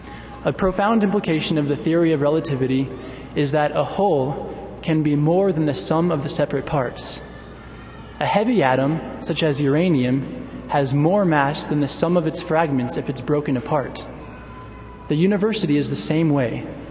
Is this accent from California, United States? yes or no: yes; La Cañada, California, United States; now in Provo, United States; I grew up in La Cañada, California, convinced that there was only one season.